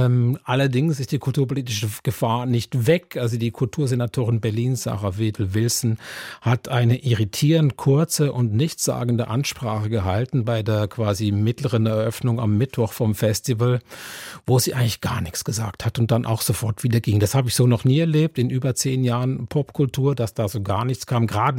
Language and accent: German; Switzerland; Ich habe eine Weile gebraucht, vielleicht auch als Schweizer